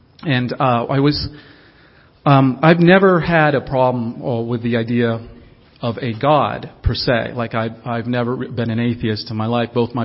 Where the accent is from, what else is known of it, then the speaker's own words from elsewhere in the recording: Los Angeles, California, United States; from Los Angeles.